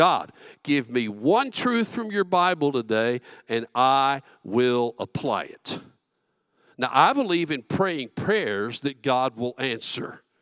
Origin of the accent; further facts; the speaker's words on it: Texas, United States; accent: Southern; I'm a Texican, I'm a Southerner, I have this accent, I talk slowly.